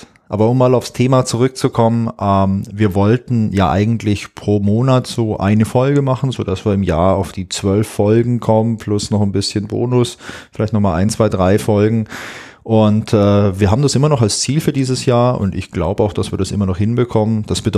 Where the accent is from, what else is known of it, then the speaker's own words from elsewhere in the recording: Southern Germany, Germany; in der Schule gab es sowas wie Schulfasching, gab es bei uns in Süddeutschland.